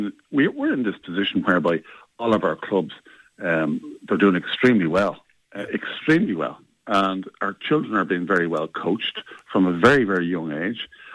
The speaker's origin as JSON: {"language": "English", "town": "Dublin", "region": "Leinster", "country": "Ireland", "tie": "born or raised there", "said": "I grew up in Walkinstown. My club, original club, was on Cashlan. I went to Drimna Castle."}